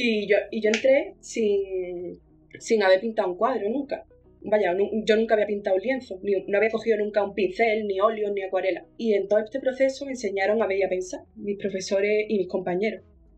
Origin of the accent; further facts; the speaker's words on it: Malaga, Andalusia, Spain; yo me imaginaba a los artistas de pequeña, como era en el Renacimiento, pintando bóvedas y frescos, y en Málaga no hay.